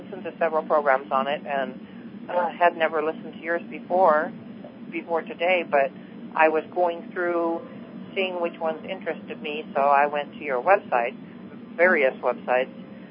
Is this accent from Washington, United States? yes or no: yes; Washington, United States; now in Portland, United States; I'm from Washington State, but I'm living in Portland, Oregon.